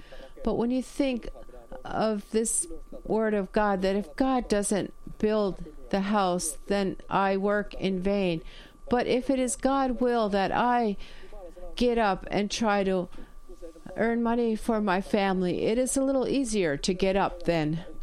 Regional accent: Kivijärvi, Central Finland, Finland; I am from Kivijärvi, and on the old RY, the wall of the old RY there was this text.

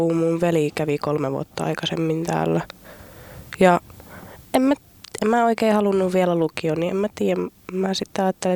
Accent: Tornio, Lapland, Finland; No, mä oon Torniosta kotoisin, mutta mä olin 9-luokan täällä Ranualla

